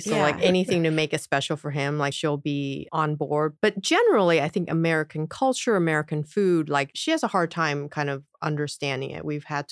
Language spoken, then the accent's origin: English; Ontario, Canada; And I was the only Asian person growing up in Ontario.